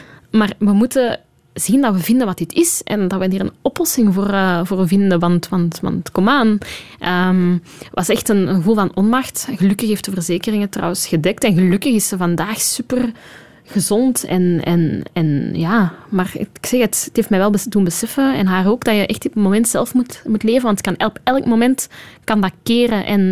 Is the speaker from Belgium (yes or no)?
yes; Flanders, Belgium; now in Brussels, Belgium; Dat was wat specifiek over eenzaam voelen als Vlaming in Brussel.